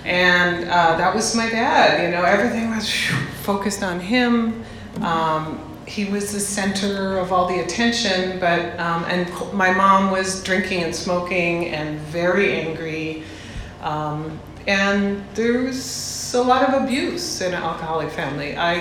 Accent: Montreal, Quebec, Canada; also born or lived in Scotland; we left Scotland early, and I grew up in Canada in Montreal. And so we were an immigrant family and alcoholic family.

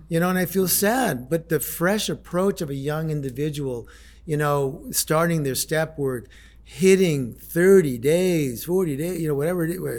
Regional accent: Bronx, New York, United States; born there; now in Los Angeles, United States; I do live in Los Angeles. I'm 69 in about 3 weeks. That's a head spinner in itself. I was born in the Bronx. I'm Dominican and Mexican.

